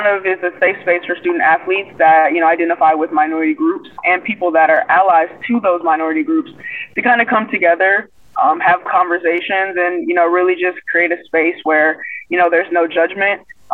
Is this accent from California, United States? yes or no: no; Lafayette, Louisiana, United States; I'm studying business management, and I'm from Lafayette, Louisiana.